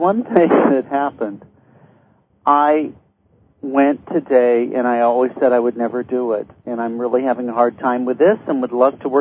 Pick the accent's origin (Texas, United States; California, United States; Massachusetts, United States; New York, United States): Texas, United States; Austin; from Austin.